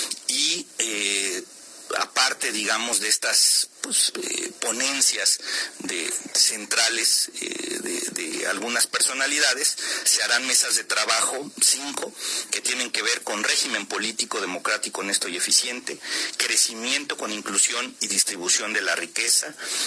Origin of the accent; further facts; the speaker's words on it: Mexico; hacia dónde queremos ir como mexicanos